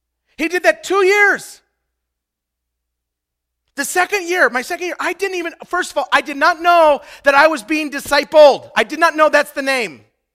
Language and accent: English; Idaho, United States; We eat pot roast, mashed potatoes, because we're from Idaho.